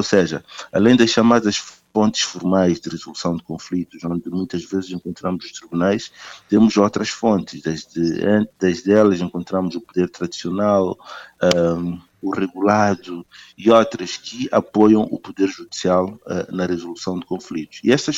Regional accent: Mozambique; nós costumamos, como moçambicanos, dizer que o país, na verdade, nasceu em 1992.

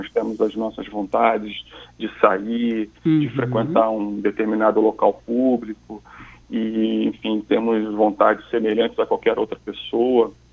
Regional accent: Rio de Janeiro, Brazil; Eu sou da cidade do Rio de Janeiro, sou natural do Rio de Janeiro, estudei na capital do Rio, sou formado e criado na capital

